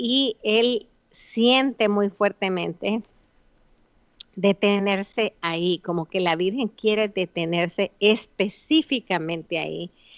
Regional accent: El Viejo, Chinandega, Nicaragua; yo crecí viendo a todo mi pueblo tirado en las calles, o sea, saliendo a las calles

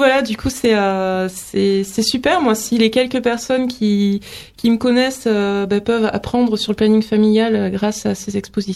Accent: Avignon, Provence-Alpes-Côte d'Azur, France; Et je viens d'Avignon, donc qui est un peu plus, enfin c'est une ville quoi.

